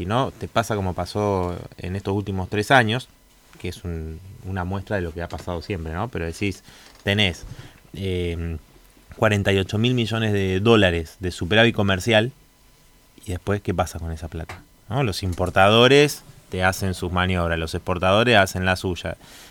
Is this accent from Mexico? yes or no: no; Córdoba, Argentina; born there; also born or lived in Mendoza; yo no soy de Buenos Aires, sino que nací en Córdoba y salí diputado, electo diputado por primera vez por Mendoza, ¿no? Donde viví muchos años.